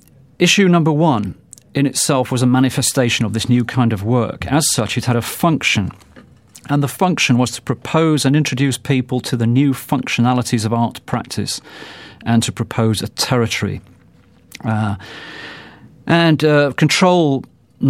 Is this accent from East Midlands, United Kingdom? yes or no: yes; Leicester, East Midlands, United Kingdom; This is quite extraordinary because I come from Leicester and I'm racking my brains trying to think which boutique that could possibly have been.